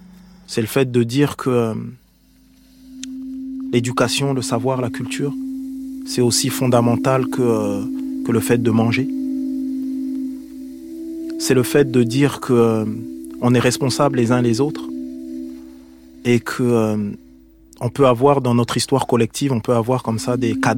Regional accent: Strasbourg, Grand Est, France; also born or lived in Paris; Mes parents sont originaires du Congo-Brazzaville. Moi, je suis né à Paris, dans le 14e arrondissement, mais j'ai grandi à Strasbourg, en Alsace.

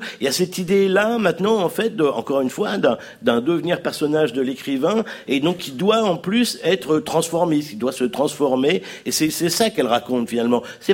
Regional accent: Amboise, Centre-Val de Loire, France; J'ai grandi à Amboise, dont Michel Debré était le maire pendant très longtemps. Donc, si vous voulez, pour moi, c'est mon pays.

